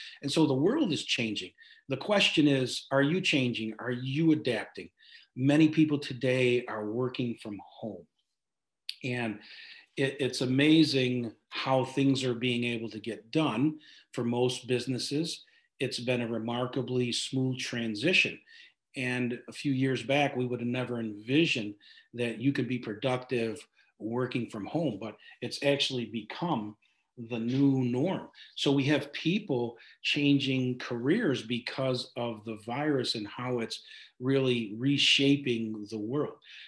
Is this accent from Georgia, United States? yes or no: no; Utica, New York, United States; I'm from Central New York, actually Utica, New York. It's a small town here in upstate New York, right smack in the middle of the state of New York.